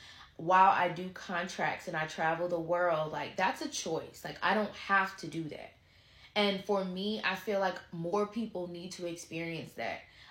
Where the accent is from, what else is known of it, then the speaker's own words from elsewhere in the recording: Picayune, Mississippi, United States; I was born and raised in Picayune, Mississippi. It's a very small town, poverty stricken.